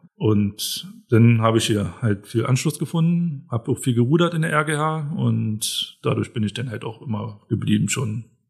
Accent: Berlin, Germany; Nein, ich komme nicht ursprünglich aus Hanschesheim, auch nicht aus Brandenburg, sondern aus Berlin.

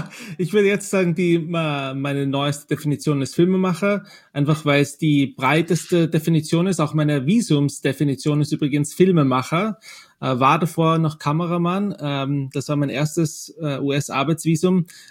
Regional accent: Austria; hey, ich komme aus Österreich

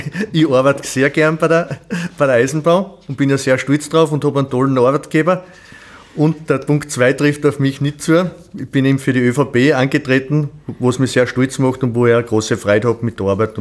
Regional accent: Selztal, Styria, Austria; Ich bin geboren in Selztal, bin zur Schule in Selztal und in Atmung gegangen

